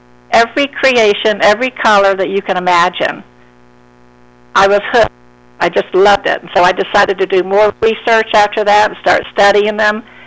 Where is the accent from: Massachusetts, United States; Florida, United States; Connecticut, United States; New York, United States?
Florida, United States; also born or lived in Daytona Beach; Yes, I'm one of those rare native Floridians I was born in Daytona Beach. We moved here to the Atlantic when I was about 3 years old. So I've always been around the water.